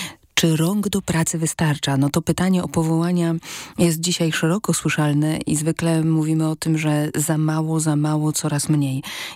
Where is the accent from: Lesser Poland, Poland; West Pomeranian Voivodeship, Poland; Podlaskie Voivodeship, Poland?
Lesser Poland, Poland; Tarnów; a ja pochodzę z Tarnowa, więc to trochę mała prywata